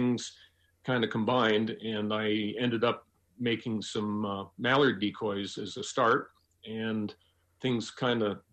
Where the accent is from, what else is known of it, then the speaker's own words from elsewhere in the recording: East Coast, United States; I grew up in the East Coast.